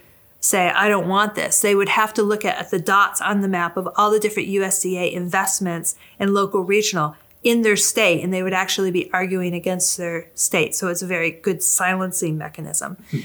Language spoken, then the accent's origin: English; Massachusetts, United States; Because I'm from Massachusetts.